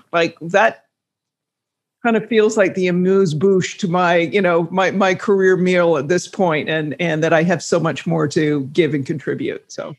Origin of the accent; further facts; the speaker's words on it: Vancouver, British Columbia, Canada; This was back in the early 90s. I was living in Canada. I'm Canadian. And salaries in Toronto were more than double those of Vancouver, where I had gone to law school and grew up on the West Coast.